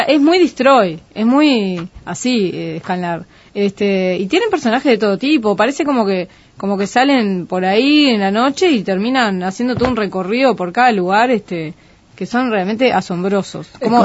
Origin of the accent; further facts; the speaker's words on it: Montevideo, Uruguay; Me crié en el barrio Palermo, si sos montevideano sabés de qué hablo, es el barrio de los negros, del candombe y las llamadas.